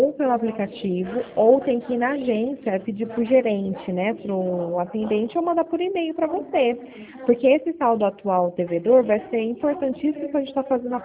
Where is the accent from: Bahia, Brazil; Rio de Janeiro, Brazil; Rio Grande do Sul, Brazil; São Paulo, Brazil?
São Paulo, Brazil; Pirassununga; Eu sou daqui do interior de São Paulo, de Pirassununga.